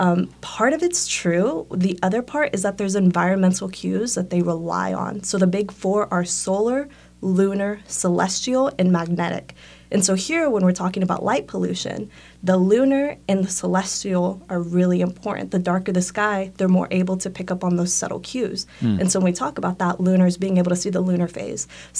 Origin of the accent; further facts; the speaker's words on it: California, United States; I'm not as familiar with this area. So, right, I'm from California. I have that background.